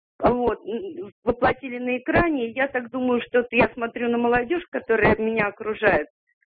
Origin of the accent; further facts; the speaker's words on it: Saint Petersburg, Russia; я из Петербурга.